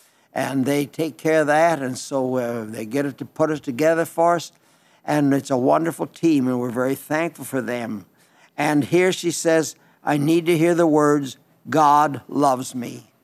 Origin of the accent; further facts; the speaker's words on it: Belle Fourche, South Dakota, United States; Belfour, South Dakota. That's my hometown. That's out in western South Dakota.